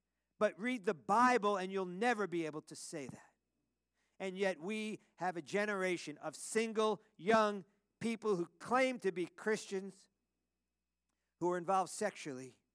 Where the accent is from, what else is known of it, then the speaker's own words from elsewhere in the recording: United States; I'm not big on kings. I'm more of a president guy, you know, because I'm American.